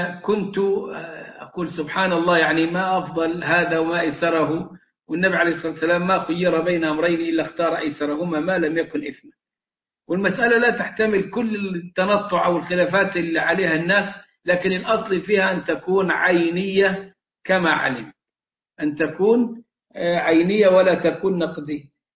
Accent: Egypt; احنا كمصريين

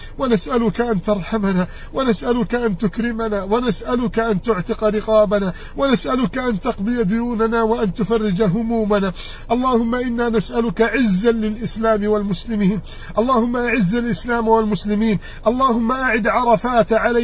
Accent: Egypt

